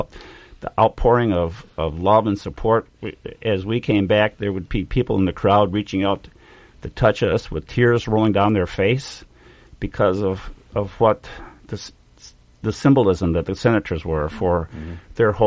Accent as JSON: {"language": "English", "region": "Wisconsin", "country": "United States", "said": "people know that I'm from Wisconsin"}